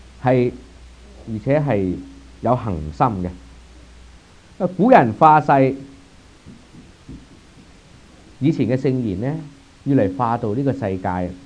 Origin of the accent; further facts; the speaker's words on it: Guangdong, China; 咁而家就等於我哋廣東人食嘢，即係揀飲擇食啊！